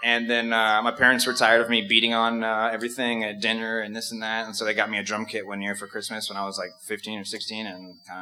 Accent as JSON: {"language": "English", "town": "Roatan", "region": "Bay Islands", "country": "Honduras", "tie": "born or raised there", "also_born_or_lived": "Guam / Seattle, United States", "moved": "yes", "lives_now": "Atlanta, United States", "said": "So a little bit in Guam, then I moved to right outside of Seattle, Washington, until I was about 6, and then moved to Roatan, Honduras, and lived there until 2000. And then since then, I've been in Atlanta."}